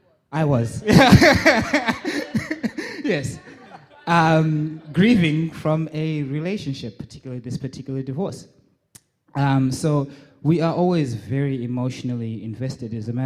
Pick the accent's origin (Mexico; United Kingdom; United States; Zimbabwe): Zimbabwe; I was raised in Zimbabwe until I was full grown, a different community altogether.